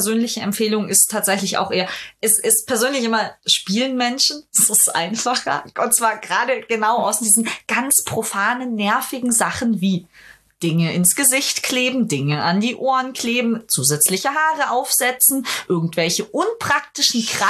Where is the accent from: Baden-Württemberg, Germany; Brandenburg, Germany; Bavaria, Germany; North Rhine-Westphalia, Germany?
Bavaria, Germany; Munich; Ich komme aus München.